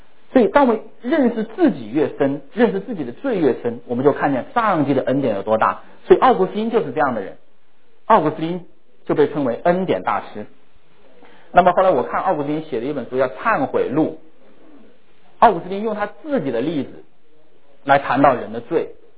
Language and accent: Chinese; China; 所以你看我们中国人去骂一个人，去批评一个人，我们最重的话就是说你这个人禽兽不如。